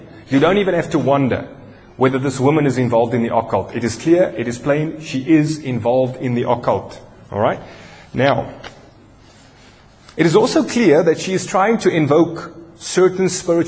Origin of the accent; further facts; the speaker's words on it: New Zealand; She's in my home country of New Zealand at the moment doing a couple of concerts.